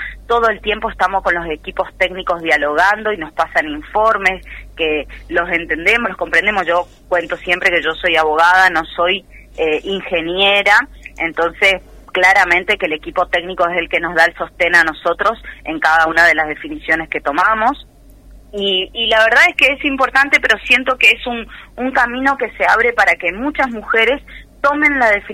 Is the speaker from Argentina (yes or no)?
yes; Argentina; Porque nosotros somos argentinos también.